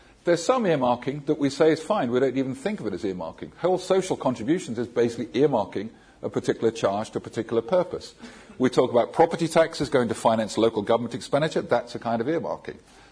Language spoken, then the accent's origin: English; United Kingdom; And as a Brit, I can't really help but think